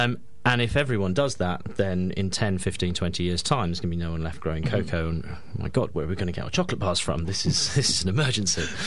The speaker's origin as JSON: {"language": "English", "town": "Birmingham", "region": "West Midlands", "country": "United Kingdom", "said": "I was in Birmingham, and I'm from Birmingham, where people quite often use the word fab."}